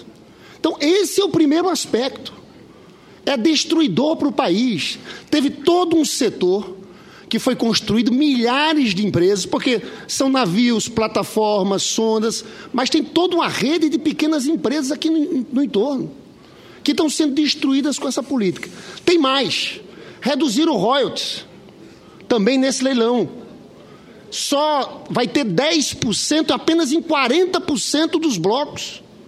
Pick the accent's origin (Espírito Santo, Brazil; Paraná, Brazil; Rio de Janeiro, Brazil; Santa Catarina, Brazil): Rio de Janeiro, Brazil; Eu sou do Rio de Janeiro, a indústria naval faliu.